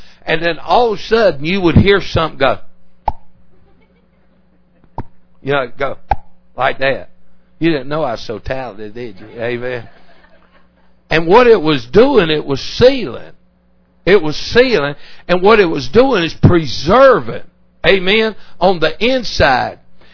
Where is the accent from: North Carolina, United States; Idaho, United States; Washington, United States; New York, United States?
North Carolina, United States; Stuff I was raised on in North Carolina.